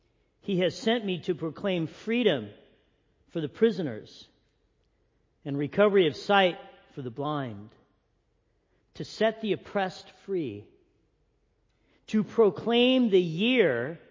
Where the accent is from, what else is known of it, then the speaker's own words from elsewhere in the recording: Big Bear, California, United States; I grew up in Big Bear. I grew up in the snow. I had lots of white Christmases